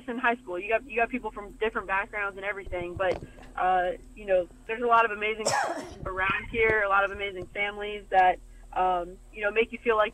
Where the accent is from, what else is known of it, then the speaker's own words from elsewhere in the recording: New York, United States; because, you know, I'm from New York. I was there, you know, when 9/11 took place.